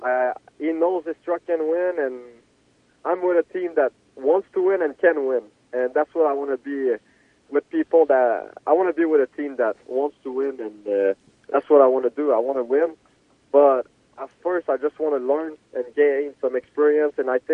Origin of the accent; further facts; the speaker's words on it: Quebec, Canada; But I'm from Quebec, Canada